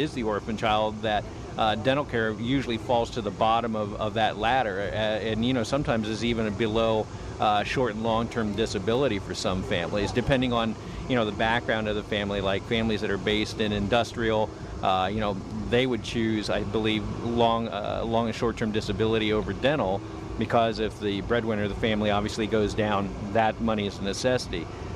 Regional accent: Ohio, United States; I was born in Northwest Ohio. I'm second generation, and growing up in Northwest Ohio, there, large Hispanic population there

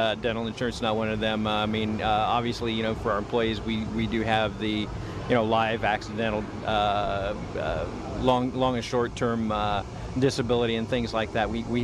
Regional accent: Ohio, United States; I was born in Northwest Ohio. I'm second generation, and growing up in Northwest Ohio, there, large Hispanic population there

